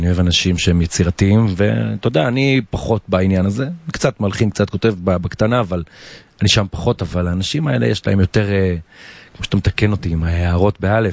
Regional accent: Bnei Brak, Tel Aviv District, Israel; אני למשל גדלתי בבני ברק, אז אני כאילו, זיכרונות ילדות שלי מבני ברק

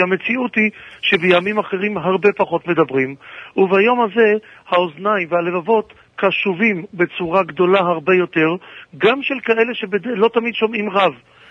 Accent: Tel Aviv, Tel Aviv District, Israel; וכילד בתל אביב אני זוכר את עצמי בין הילדים הבודדים שעונים אמן על קדיש של מאות יהודים

